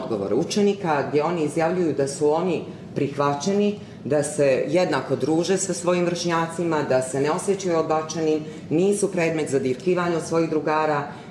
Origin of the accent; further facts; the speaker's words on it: Berane, Berane Municipality, Montenegro; učiteljica, dolazim iz Berana, iz Crne Gore